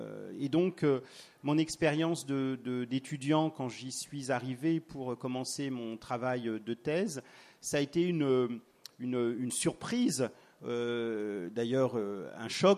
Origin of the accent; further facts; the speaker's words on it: France; moi je suis noir, et j'ai pas honte de le dire, et je suis français, et je suis un français noir